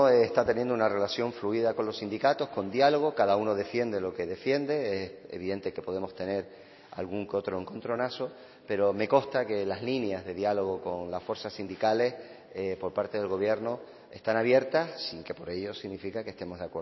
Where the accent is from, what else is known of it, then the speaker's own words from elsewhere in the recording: Canary Islands, Spain; al final todos somos canarios.